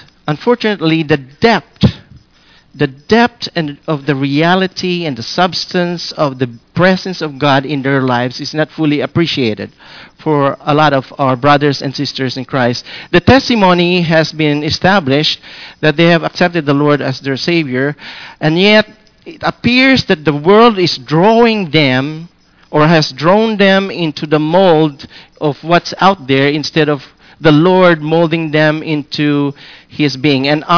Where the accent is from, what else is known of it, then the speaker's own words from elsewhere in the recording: Philippines; When we were growing up in the Philippines, we have a family verse.